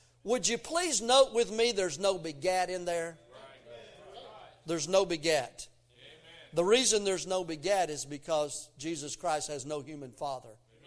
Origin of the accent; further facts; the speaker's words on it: Tennessee, United States; Now listen, I'm from Tennessee, and so you'd think, well, people from Tennessee are from Confederate, but in that area of where I'm from, they were Union sympathizers